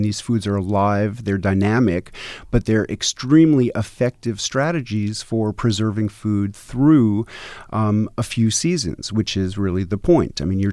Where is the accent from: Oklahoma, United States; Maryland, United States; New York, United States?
New York, United States; New York City; Well, I'm growing up in New York City, one of my very favorite foods were sour pickles, what some people might know as kosher dills.